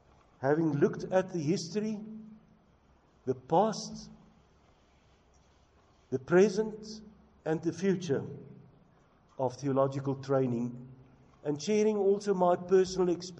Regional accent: South Africa; first language Afrikaans; English is a second language; And I want to say, in my mother tongue, baie dankie.

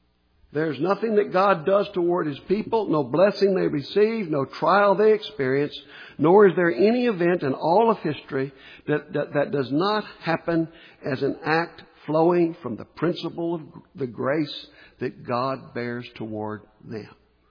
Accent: Key West, Florida, United States; born there; For it is by grace that I was born in Key West, Florida.

